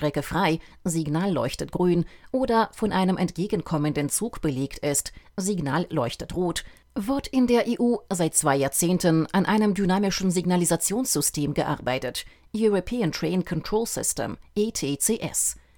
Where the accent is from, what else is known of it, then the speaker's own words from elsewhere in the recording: East Germany, Germany; Das mit den Arbeitsplätzen kann ich als Ostdeutscher ohnehin kaum ernst nehmen